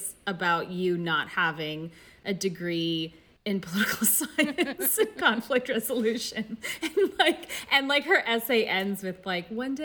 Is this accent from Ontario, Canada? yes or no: no; Alberta, Canada; And I grew up in Alberta, so I really feel like I went from one to another.